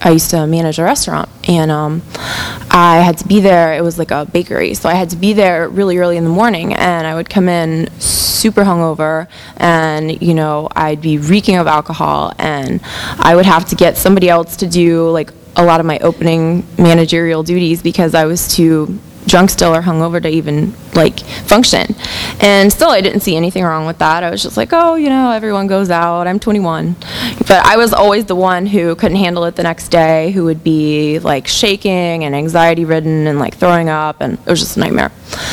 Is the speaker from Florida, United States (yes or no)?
yes; Tampa, Florida, United States; I'm from Tampa originally. I grew up here. My family's also from Tampa, and I came from a ordinary middle-class family.